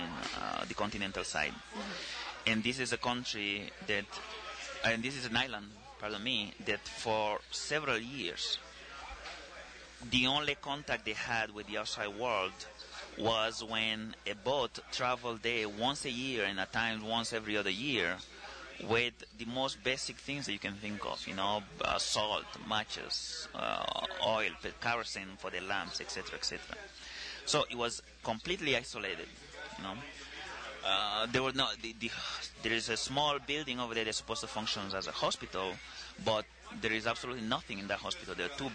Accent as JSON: {"language": "English", "region": "Annobón", "country": "Equatorial Guinea", "said": "I'm from Manobon, one of the smallest islands in the southern hemisphere."}